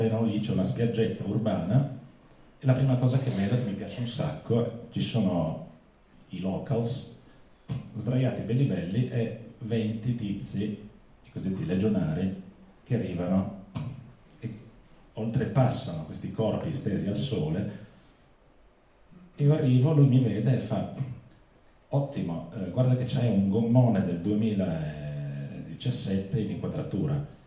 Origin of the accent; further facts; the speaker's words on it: Slovenia; Da parte italiana io sono sloveno, assolutamente non nazionalista, nel senso che sono un bastardo di confine